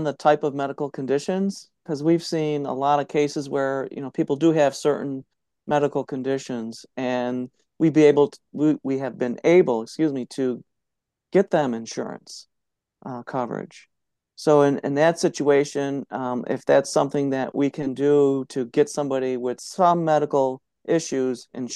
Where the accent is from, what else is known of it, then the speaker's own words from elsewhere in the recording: Iowa, United States; I grew up in Iowa, so some of the humid summers I can.